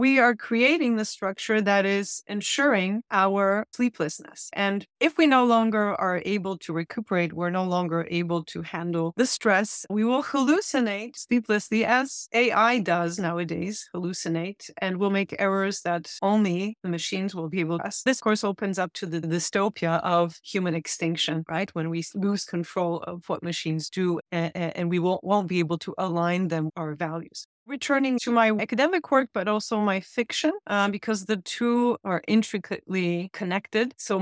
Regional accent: Poland; moved away as an adult; also born or lived in United States; So I grew up in Poland in the 80s, the very early 90s. I left when I was 19, and I also spent a couple of years in the States.

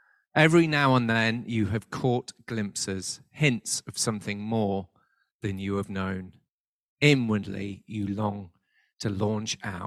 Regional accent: United Kingdom; You know, as British people, we're not very good at the old getting close, are we?

